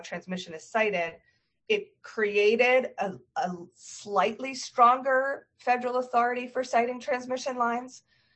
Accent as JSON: {"language": "English", "region": "Rhode Island", "country": "United States", "tie": "born or raised there", "said": "I mean, I grew up in Rhode Island"}